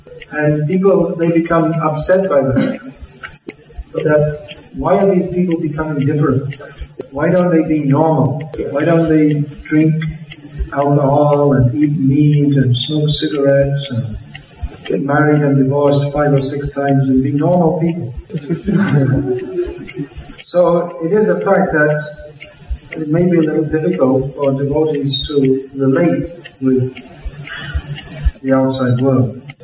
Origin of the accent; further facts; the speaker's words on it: London, United Kingdom; Because they think, Hare Krishna, I'm from London, so I should know.